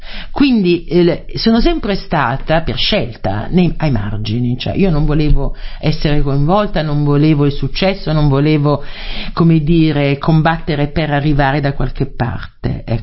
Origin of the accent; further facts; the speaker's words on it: Apulia, Italy; Io sono originaria della Puglia, quindi abitavo un primo piano di questo viale centrale, diciamo, della cittadina